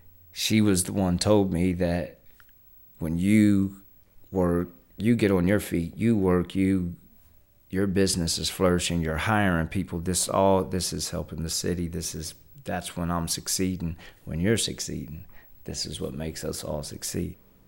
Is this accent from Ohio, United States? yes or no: yes; Troy, Ohio, United States; And I'm originally from Troy, Ohio, Miami County.